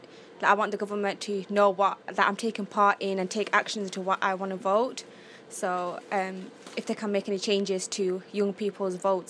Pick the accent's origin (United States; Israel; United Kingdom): United Kingdom; Oldham, North West England; I'm from Oldham too.